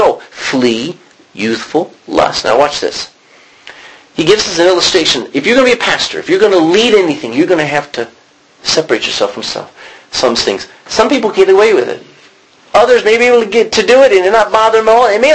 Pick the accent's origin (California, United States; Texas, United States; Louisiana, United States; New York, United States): Texas, United States; I'm a Texan. That didn't make me honorable. I'm an American. I'm Irish.